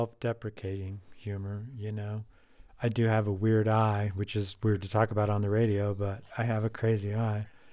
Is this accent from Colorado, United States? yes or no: yes; Colorado, United States; when people find out I'm from Colorado, they always ask